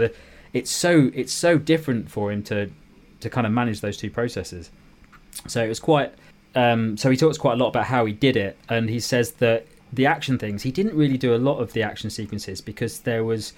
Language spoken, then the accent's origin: English; United Kingdom; bearing in mind that I grew up in the United Kingdom